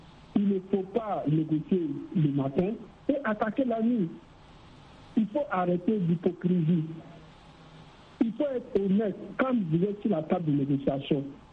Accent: Burkina Faso; même chez moi au Burkina Faso, même ailleurs, je crois que la négociation est très importante dans la vie.

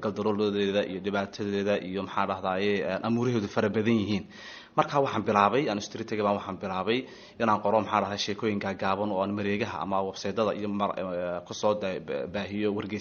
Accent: Hargeisa, Woqooyi Galbeed, Somalia; moved away as an adult; also born or lived in Uganda; hargeys aan ku dhashay dabeetana wax ku bartay ilaa iyo dugsigii hoose sare dhexe ilaa jaamacaddii koowaad

